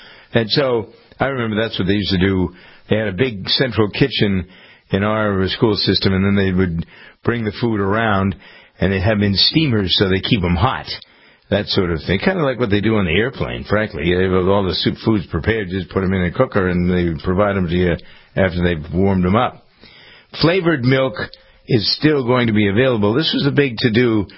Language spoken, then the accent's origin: English; Framingham, Massachusetts, United States; At least that's the way it is here in my hometown of Framingham.